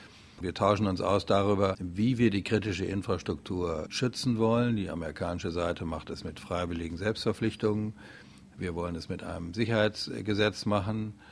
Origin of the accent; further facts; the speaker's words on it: West Germany, Germany; moved away as an adult; now in Schwerin, Germany; Ich bin ja nun ein Kind der Westdeutschen Bundesrepublik Deutschland und dann nach Schwerin, nach Mecklenburg-Vorpommern gegangen und war beteiligt am Einigungsvertrag.